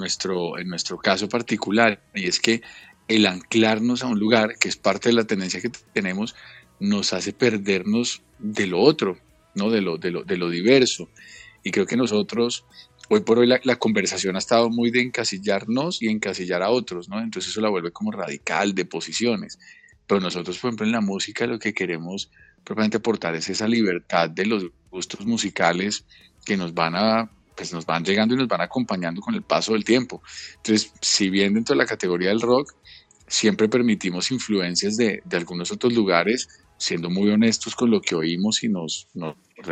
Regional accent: Colombia; porque nosotros somos colombianos y entonces debería ser en español.

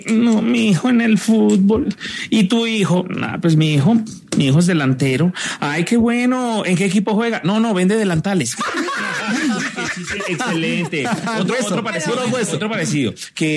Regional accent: Cúcuta, Norte de Santander, Colombia; born there; yo nací en Cúcuta.

